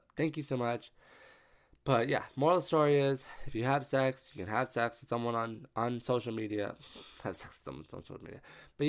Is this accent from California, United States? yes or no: yes; California, United States; If you live in California, I'm from California, so.